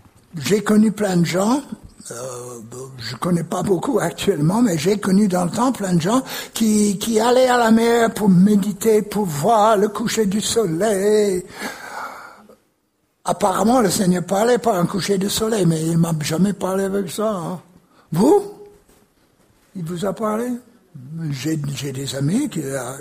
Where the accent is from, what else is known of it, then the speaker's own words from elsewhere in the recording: United States; Je ne suis pas anglais, je suis américain et français maintenant. J'ai le passeport pour le prouver.